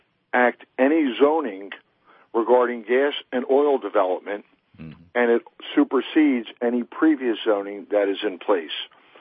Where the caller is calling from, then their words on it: Stonestown, Pennsylvania, United States; Yes, it's Stonestown, Pennsylvania.